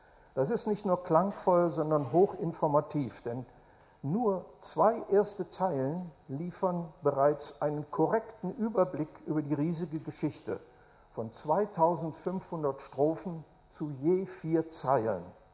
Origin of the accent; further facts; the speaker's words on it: North Rhine-Westphalia, Germany; wir kommen aus dem Ruhrgebiet, wir wissen, was Arbeit heißt.